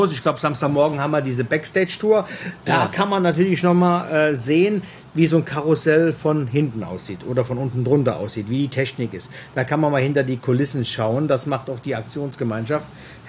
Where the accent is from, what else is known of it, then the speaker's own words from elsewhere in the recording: Neuwied, Rhineland-Palatinate, Germany; Ich bin hier in Neuwied aufgewachsen, ich bin hier in Neuwied, also sprich in Engers geboren. Ich bin in Neuwieder jung und ich werde, glaube ich, mein ganzes Leben lang hier bleiben. Neuwied ist meine Heimat